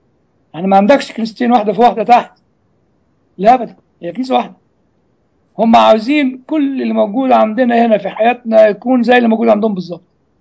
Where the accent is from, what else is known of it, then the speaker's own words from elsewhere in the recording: Egypt; زي ال 128 عندنا في مصر